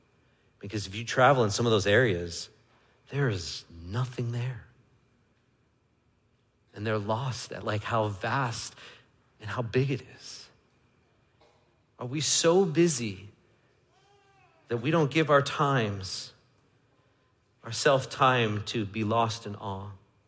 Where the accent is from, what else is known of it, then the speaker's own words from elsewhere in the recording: New York City, New York, United States; Right, I grew up in New York, and in New York, there's a thing called the New York Minute.